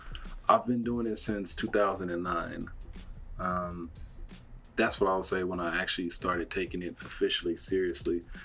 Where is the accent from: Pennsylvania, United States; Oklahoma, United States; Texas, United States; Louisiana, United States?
Oklahoma, United States; Oklahoma City; Hey, what's going on, guys? … born and raised in Oklahoma City.